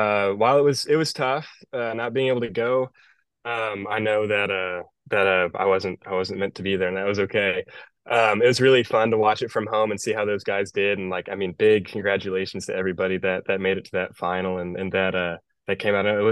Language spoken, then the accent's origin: English; Houston, Texas, United States; I'm from the Houston area